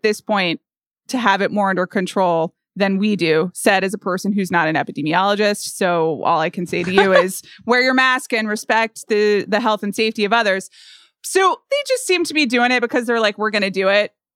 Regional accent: United States; that's another place that I, as an American can't get

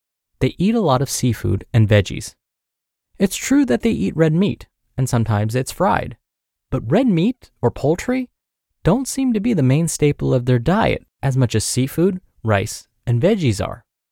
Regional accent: Guam; Seriously, in America, including my home country of Guam

